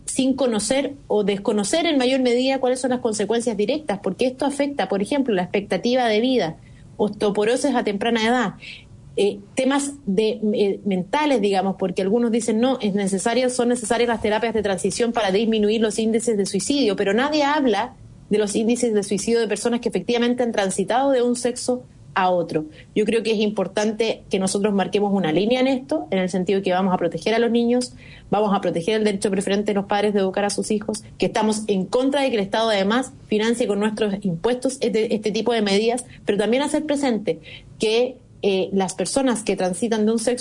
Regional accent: Chile; nos van a obligar como contribuyentes, como chilenos

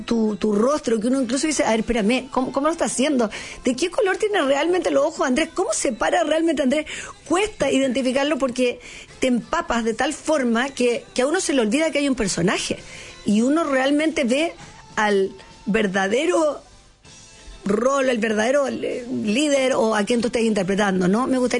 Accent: Chile; moved away; yo viví 25 años fuera de Chile, entonces mi acento es más neutral

